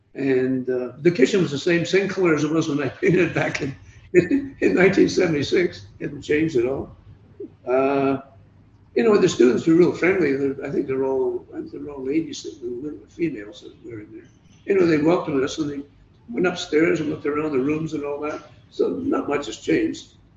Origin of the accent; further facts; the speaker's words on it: Fort Erie, Ontario, Canada; Even the house I grew up with in Fort Erie, you know, I look to see if there's any changes in it.